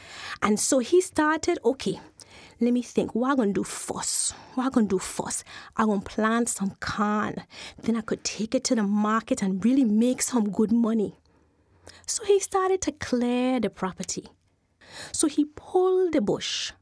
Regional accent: U.S. Virgin Islands; Growing up in St. Thomas, where at that time it was an American island, was very different.

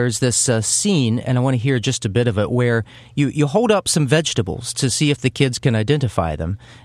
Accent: Huntington, West Virginia, United States; It's where I grew up, right there in that corner of West Virginia.

